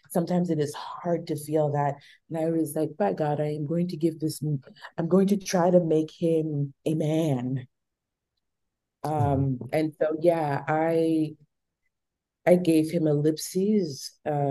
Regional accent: Southbridge, Massachusetts, United States; if somebody asks me where's my hometown, it's Southbridge, Massachusetts.

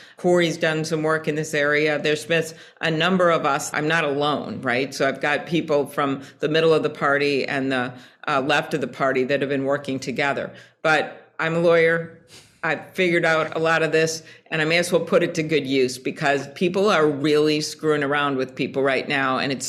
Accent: Midwest, United States; I'm from the Midwest.

